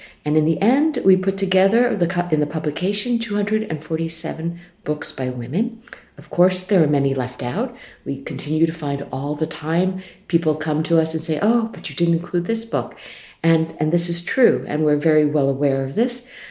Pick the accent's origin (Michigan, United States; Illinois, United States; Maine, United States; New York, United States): New York, United States; I come from New York